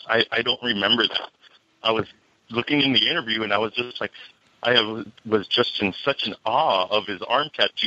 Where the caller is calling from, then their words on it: Bakersfield, California, United States; I'm calling from Bakersfield, California.